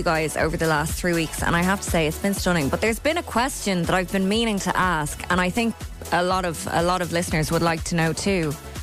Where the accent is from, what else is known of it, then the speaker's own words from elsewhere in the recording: Ireland; Maybe it's growing up in Catholic Ireland